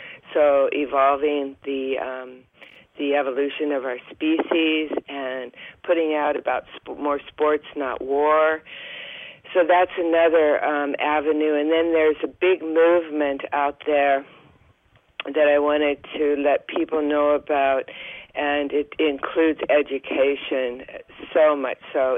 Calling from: Oregon, United States

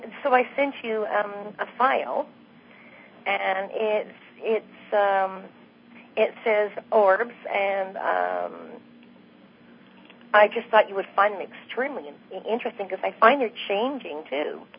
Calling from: Victoria, British Columbia, Canada; It's from Victoria, British Columbia.

